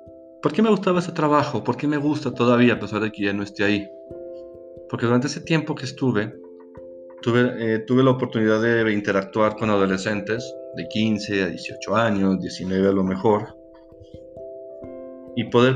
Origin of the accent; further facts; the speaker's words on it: Aguascalientes, Mexico; Soy de Aguascalientes, México. Y soy psicólogo.